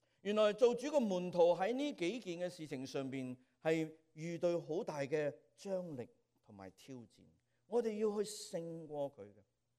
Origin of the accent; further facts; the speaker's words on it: China; 我们中国人穷到什么都没有